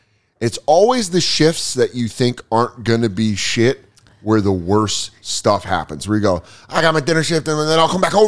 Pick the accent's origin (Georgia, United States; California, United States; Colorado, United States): Colorado, United States; now in New York, United States; Because I'm still from Colorado, so I'm like, this guy is gay.